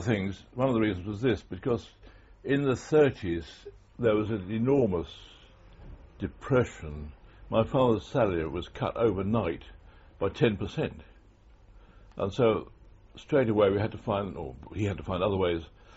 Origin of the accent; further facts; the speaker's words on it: Camberwell, London, United Kingdom; born there; I was born in Camberwell, in my parents' little house.